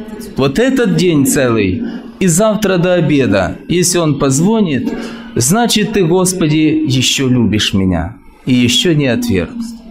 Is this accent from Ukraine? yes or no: yes; Ukraine; я с Украины, несу служение пресвитера.